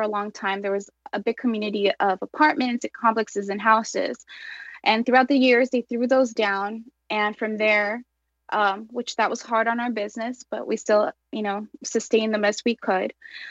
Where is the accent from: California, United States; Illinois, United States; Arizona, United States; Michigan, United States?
California, United States; Pico Rivera; I grew up in Los Angeles, grew up in the city of Pico Rivera, and grew up in the store my entire life